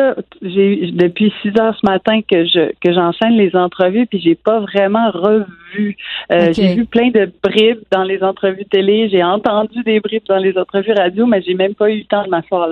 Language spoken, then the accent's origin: French; Saint-Damase, Quebec, Canada; autant à La Fascine que dans mon patelin natal à Saint-Damas où ma famille se réunissait aussi.